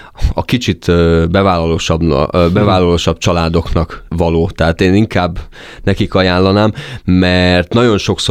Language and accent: Hungarian; Hungary; itt Budapesten